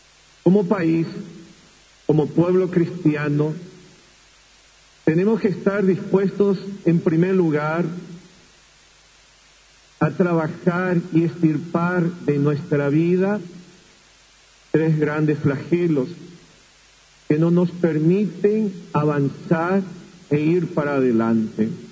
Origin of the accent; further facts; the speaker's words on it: Paraguay; como pueblo paraguayo también tenemos que nosotros trabajar y esmerarnos en ayudar a cada hermano